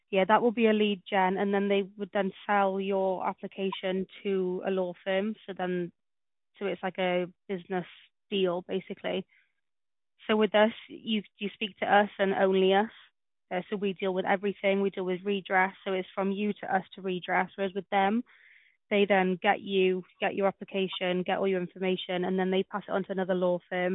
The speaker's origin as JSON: {"language": "English", "region": "Wales", "country": "United Kingdom", "said": "I'm Welsh, I am."}